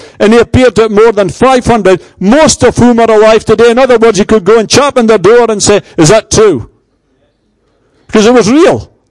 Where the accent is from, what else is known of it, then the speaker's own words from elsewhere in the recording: Scotland, United Kingdom; I grew up in the Church of Scotland and went to Sunday school, went to church most Sundays, went to the Boys' Brigade and things like that.